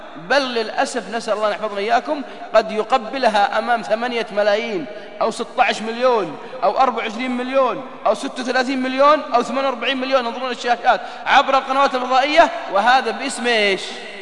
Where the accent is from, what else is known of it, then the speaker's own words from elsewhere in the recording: Riyadh, Riyadh Province, Saudi Arabia; ولا عندنا في الرياض وسوق العليا